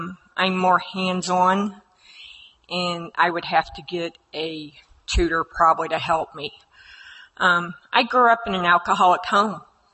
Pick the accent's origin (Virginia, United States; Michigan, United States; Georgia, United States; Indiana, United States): Indiana, United States; Franklin; I am an alcoholic. I am from Franklin, Indiana. That's a little south of Indianapolis, Indiana.